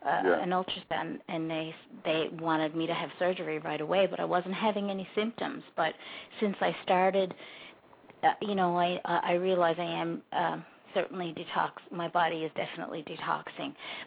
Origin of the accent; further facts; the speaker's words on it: Newfoundland and Labrador, Canada; now in Brattleboro, United States; I've been living in Vermont for 5 years, but I'm originally from Newfoundland in Canada.